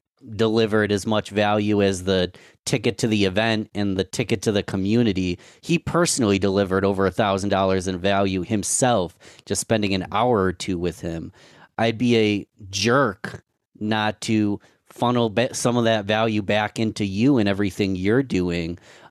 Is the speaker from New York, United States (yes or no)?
yes; Rochester, New York, United States; So I'm from Rochester, New York. A lot of my listeners are from this area